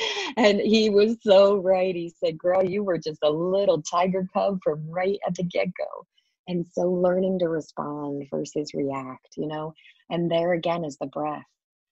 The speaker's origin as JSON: {"language": "English", "country": "Ireland", "said": "I am an Irish girl through and through, and I love to react. When I was born, I was the fifth kid of 8 children"}